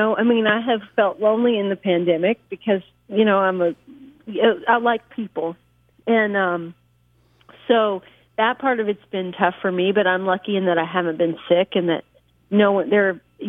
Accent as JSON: {"language": "English", "region": "Washington", "country": "United States", "tie": "born or raised there", "lives_now": "Nashville, United States", "said": "But, yeah, I grew up in Washington, actually pretty close to Canada."}